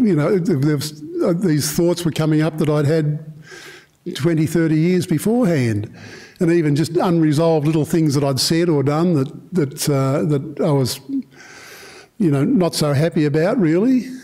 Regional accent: Australia; I know I'm an Australian man, I'm not a woman

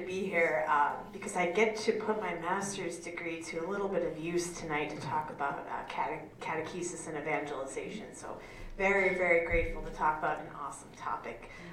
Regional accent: Pennsylvania, United States; now in Manitowoc, United States; As I said, I'm from Pennsylvania. My whole family is still out east. And you're probably wondering, how did you end up in this area, in Sheboygan, in the Manitowoc? I live in Manitowoc.

